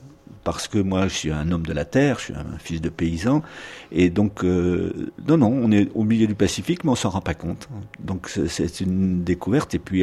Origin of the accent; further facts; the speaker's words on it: Normandy, France; born there; Je suis né en 1944. Je suis né en Normandie, dans la région du Mont-Saint-Michel